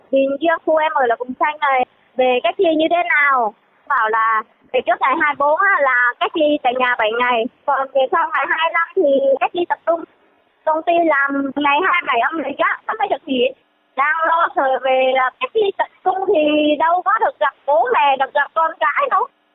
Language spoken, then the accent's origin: Vietnamese; Hà Tĩnh, Vietnam; now in Bình Dương, Vietnam; Quê em ở Hà Tĩnh hiện tại đang làm một việc ở Bình Dương.